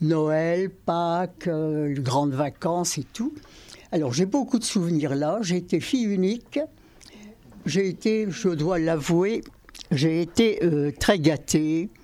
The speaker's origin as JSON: {"language": "French", "town": "Béthune", "region": "Hauts-de-France", "country": "France", "tie": "born or raised there", "also_born_or_lived": "Amiens", "said": "Je suis née à Amiens et j'y ai passé 2-3 ans. Après, mes parents ont déménagé pour Béthune. Mais j'ai toujours passé toutes mes vacances chez mes grands-mères à Saint-Louel, tout près d'Amiens."}